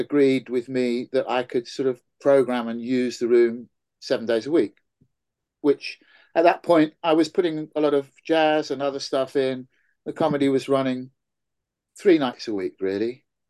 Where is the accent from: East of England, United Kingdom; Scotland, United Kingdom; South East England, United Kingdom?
South East England, United Kingdom; I grew up in Oxfordshire.